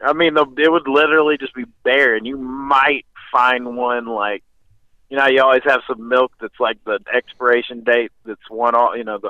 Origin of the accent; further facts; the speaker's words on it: the South, United States; I grew up in the South.